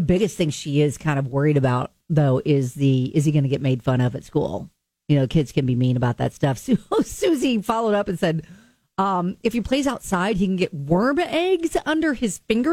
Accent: Indiana, United States; Northern Indiana, none of that was going on.

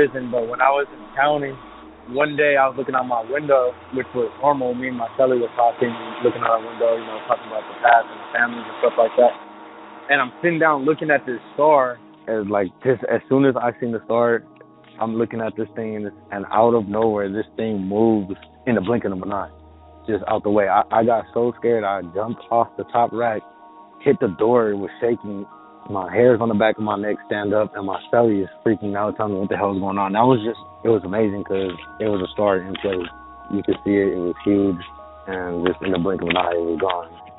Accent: Bay Area, California, United States; I'm from the Bay Area, California.

